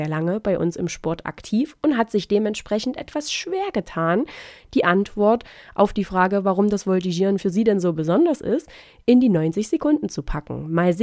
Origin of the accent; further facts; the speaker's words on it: Thuringia, Germany; eine Volti-Gruppe aus meiner Heimat Thüringen